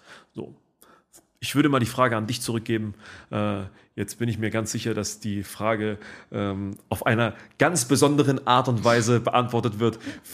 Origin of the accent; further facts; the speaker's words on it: Berlin, Germany; ich bin aus dem arabischen Raum, meine Eltern sind 1996 nach Deutschland gezogen sozusagen und da war ich gerade 3 Jahre alt, da bin ich in Berlin aufgewachsen oder bin im Prinzip in Berlin eingereist, als ich 3 Jahre alt war mit meinen Eltern